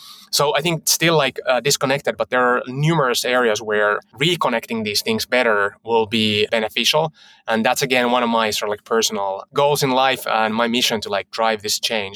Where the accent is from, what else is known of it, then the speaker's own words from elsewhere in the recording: Finland; moved away as an adult; now in United States; I'm from Finland originally. So I moved to the States in 2018 with Meru Health, with my current company. But way back, I studied computer science, did my undergrad and graduate studies in Finland.